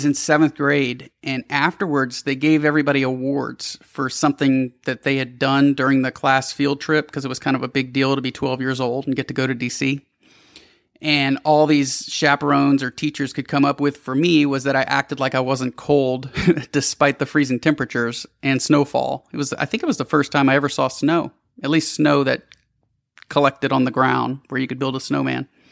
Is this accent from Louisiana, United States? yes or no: yes; Louisiana, United States; born there; thought that I was born in Indiana, not Louisiana.